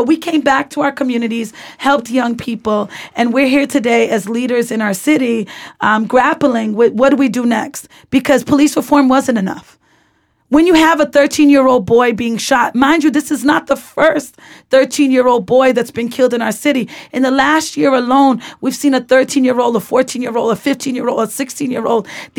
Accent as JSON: {"language": "English", "town": "Boston", "region": "Massachusetts", "country": "United States", "said": "Folks were telling me that this did not happen in Massachusetts, but I was from Roxbury"}